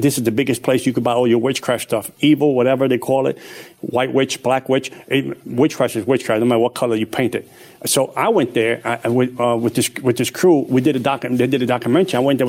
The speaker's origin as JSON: {"language": "English", "town": "Bronx", "region": "New York", "country": "United States", "tie": "born or raised there", "said": "But it's an amazing thing that I grew up in the Bronx."}